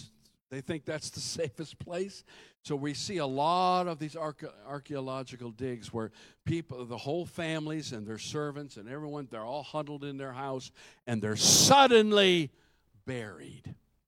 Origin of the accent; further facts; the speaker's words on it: Minnesota, United States; Now, I'm from Minnesota, and I'm telling you, when it gets really cold, it usually doesn't snow.